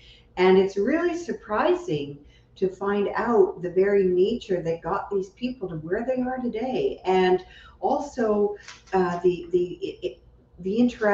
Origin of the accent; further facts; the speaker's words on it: Alberta, Canada; So I grew up in Alberta. I mean, we had 8 months of snow all year, right?